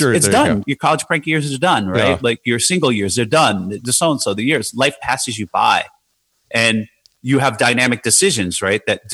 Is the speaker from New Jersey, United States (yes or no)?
yes; Jersey City, New Jersey, United States; I just had this like growing up in Jersey City, like I won't live past 30, you know, Y2K.